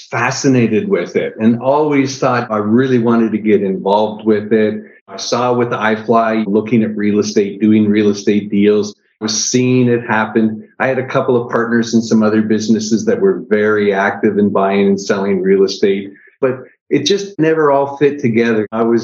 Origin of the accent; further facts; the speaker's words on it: Niagara Falls, Ontario, Canada; I'm originally from Niagara Falls, Canada.